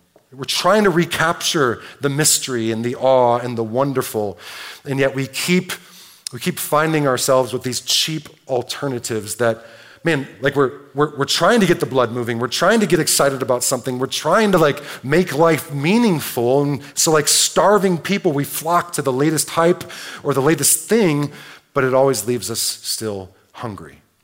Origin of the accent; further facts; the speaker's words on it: Detroit, Michigan, United States; I grew up in Detroit.